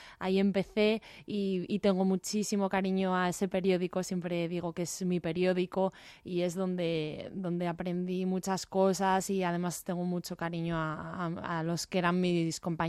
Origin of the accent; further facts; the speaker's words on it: Gijón, Asturias, Spain; moved away as an adult; yo nací en 1975 en Gijón y ahí viví hasta que me fui a estudiar la carrera de periodismo a Pamplona, a la Universidad de Navarra.